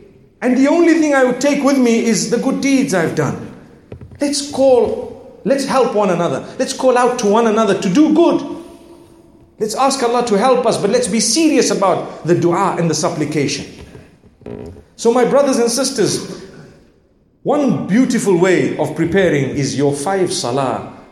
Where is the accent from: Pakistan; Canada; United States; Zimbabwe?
Zimbabwe; You know, I come from Zimbabwe where, subhanAllah, the farming is quite a big thing.